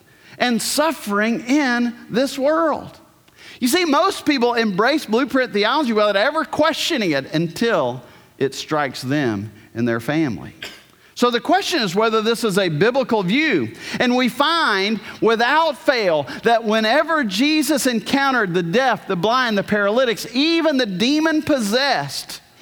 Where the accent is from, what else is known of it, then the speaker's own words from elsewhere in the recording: New Orleans, Louisiana, United States; I often talk about Hurricane Katrina, my hometown. You know, God, there's a lot of sin in New Orleans, and that's true. Having grown up there, there's a lot of sin in New Orleans.